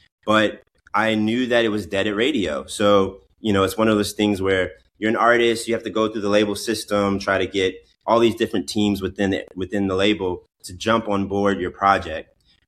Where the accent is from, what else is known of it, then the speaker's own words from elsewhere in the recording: Cincinnati, Ohio, United States; I mean, so I'm from Cincinnati, Ohio. Grew up in a musical family.